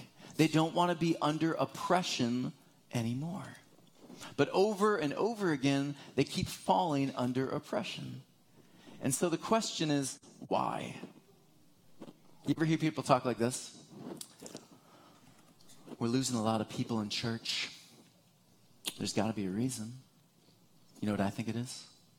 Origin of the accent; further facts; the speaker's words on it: Michigan, United States; I grew up in Michigan. I'm going to be going back there next week, actually, to visit.